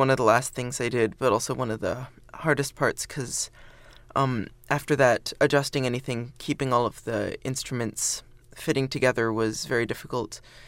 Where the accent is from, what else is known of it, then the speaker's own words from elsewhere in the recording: Urbana, Illinois, United States; Oh, I'm from here in Urbana. I'm 16. I go to University Laboratory High School.